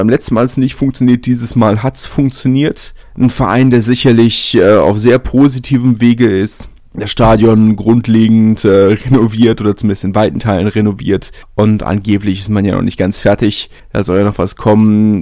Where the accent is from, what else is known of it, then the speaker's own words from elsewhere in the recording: Berlin, Germany; als Berliner, ich bin natürlich Hertaner